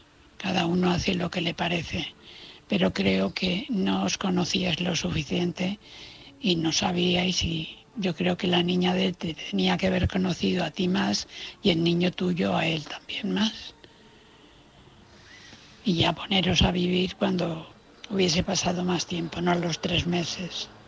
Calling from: Valencia, Valencian Community, Spain; de Valencia.

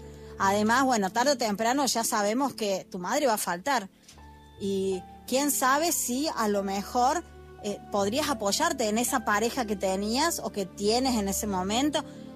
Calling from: Argentina; es de Argentina

